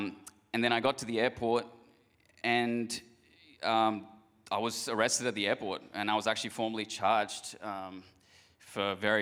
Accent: India; moved away as an adult; I was born and brought up in India, and I immigrated here when I was 18.

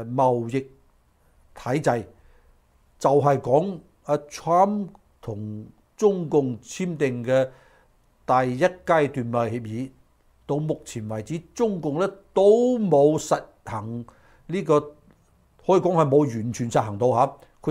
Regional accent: China; 唔好將我哋中國人拉埋一齊

